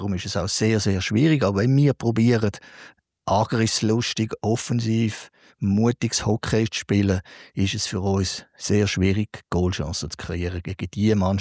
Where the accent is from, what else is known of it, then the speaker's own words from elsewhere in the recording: Switzerland; dort müssen wir als Schweizer halt hoffen, dass die gegen uns keinen guten Tag einziehen.